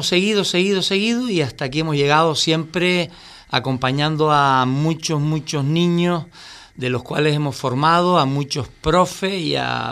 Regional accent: Canary Islands, Spain; born or raised there; also born or lived in Mallorca

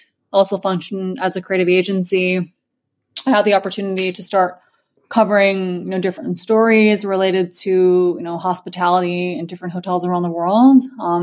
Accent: New York, United States; also born or lived in Hong Kong; My parents are both from Hong Kong, but I was born in New York. So I spent much of my childhood going between New York and Hong Kong.

